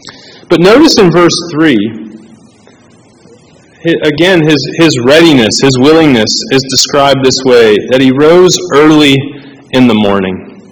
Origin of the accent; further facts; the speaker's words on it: Maine, United States; Well, I grew up in Maine, the land of two seasons, winter and mosquito.